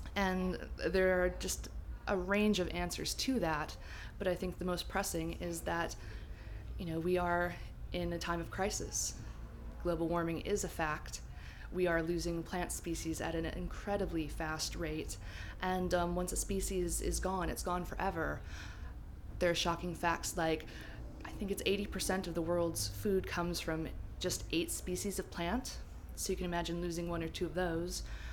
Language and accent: English; San Diego, California, United States; moved away as an adult; now in United Kingdom; I'm 34 and from San Diego, California.